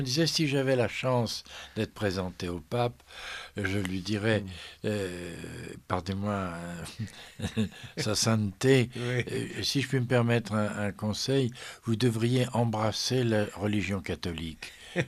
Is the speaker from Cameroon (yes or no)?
no; Lisieux, Normandy, France; born there; Je suis né à Lisieux